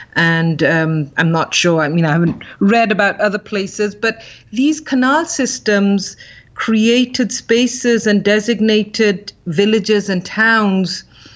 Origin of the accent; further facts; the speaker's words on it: Pakistan; even though I grew up in Pakistan